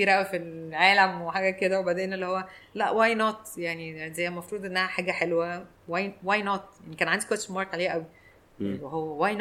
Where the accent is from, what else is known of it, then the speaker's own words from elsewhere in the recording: Egypt; واحنا مصريين قوي